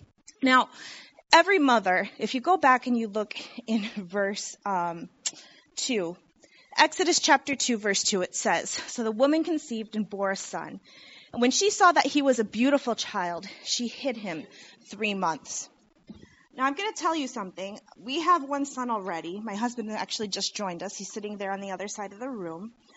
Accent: Michigan, United States; also born or lived in Illinois; I was born in Illinois and raised in Michigan in Seventh-day Adventist communities and then went to a public university.

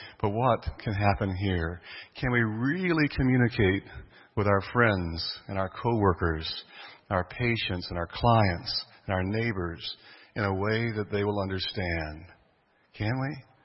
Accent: California, United States; now in Florida, United States; Sorry, I know I'm in Florida. I got to be careful what I say. I'm from California.

